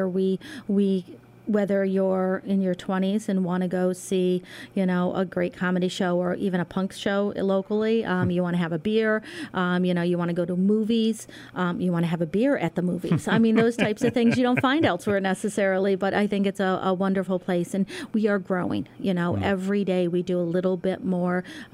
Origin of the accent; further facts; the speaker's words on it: Richmond, Massachusetts, United States; I was born and raised here in the Berkshires. I grew up in Richmond.